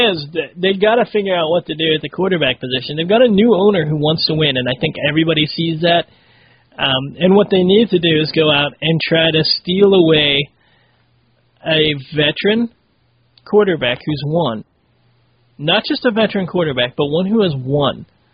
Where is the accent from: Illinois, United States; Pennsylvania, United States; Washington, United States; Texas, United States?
Pennsylvania, United States; Pittsburgh; I know I crap on Cleveland sports all the time, but that's because I'm from Pittsburgh.